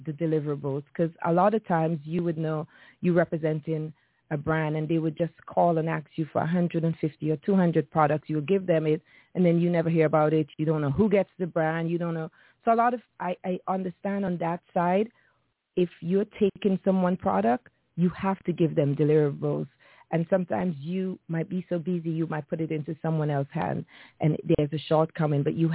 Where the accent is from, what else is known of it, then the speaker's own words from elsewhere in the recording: Trinidad & Tobago; also born or lived in Saint Vincent; So, as a girl, I was born in St. Vincent. I grew up in Trinidad. Mm-hmm. And when you grow up with West Indian parents